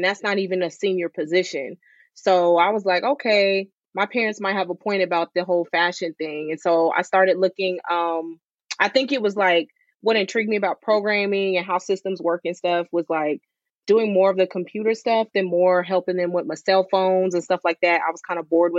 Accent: Clear Lake, Texas, United States; Yeah, so I'm originally from Clear Lake, Texas. It's like 30, 40 minutes outside of Houston. I currently reside in San Antonio.

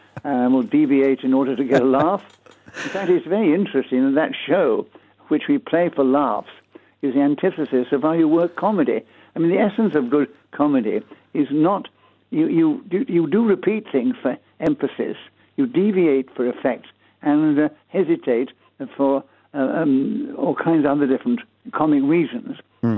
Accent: London, United Kingdom; also born or lived in Grantham, Lincolnshire; Yes, I was born in Lincolnshire, in Grantham. And then when I left when I was about 8, because my parents then moved to London.

